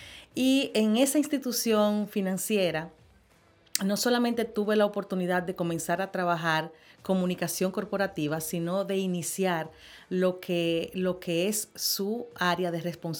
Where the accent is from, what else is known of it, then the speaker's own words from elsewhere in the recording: Moca, Espaillat, Dominican Republic; Yo soy de Moca y mi familia es mocana. O sea, yo soy de nacimiento y de origen mocano. Mi mamá es de La Vega. Por lo tanto, mis orígenes están en el Cibao, en la tierra negra del Cibao.